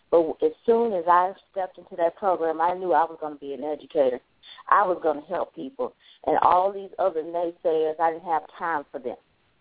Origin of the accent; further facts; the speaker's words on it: Nashville, Tennessee, United States; I am from Nashville, Tennessee. I'm a child of a single mother.